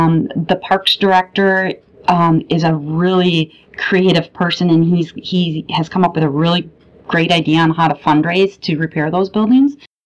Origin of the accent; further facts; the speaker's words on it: Midwest, United States; I come from the Midwest, and the Midwest is known for being nice.